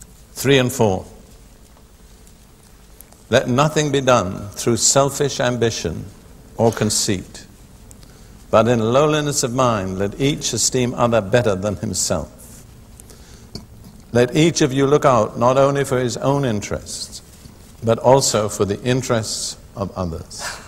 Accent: United Kingdom; I grew up in Britain between the two world wars.

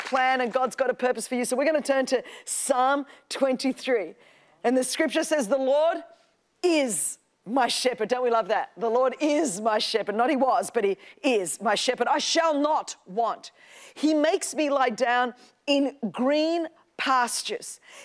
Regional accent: Australia; accent: Australian; You all know that I'm from Australia, in case you wondered what this accent is, y'all.

